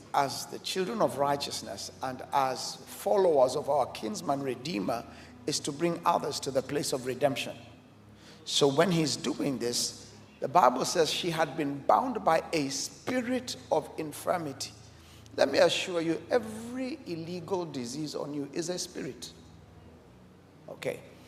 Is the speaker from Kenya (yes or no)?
yes; Kenya; I came all the way from Kenya to release words.